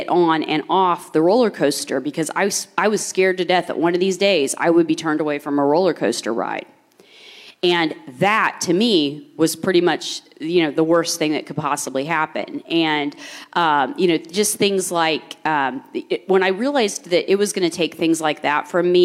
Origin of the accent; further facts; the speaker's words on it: Richmond, Indiana, United States; Well, I was born in Richmond, Indiana, and pretty much grew up there.